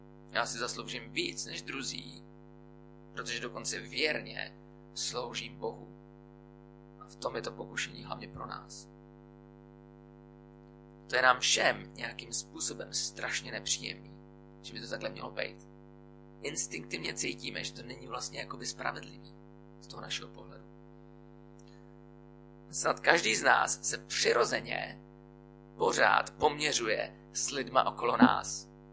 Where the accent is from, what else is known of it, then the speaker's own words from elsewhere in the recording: Prague, Czechia; A říkám, no já jsem jako z Prahy, já jsem tam, a on, jako jak slyšel, že jsem z Prahy, se teda omlouvám, prostě jsem se v Praze narodil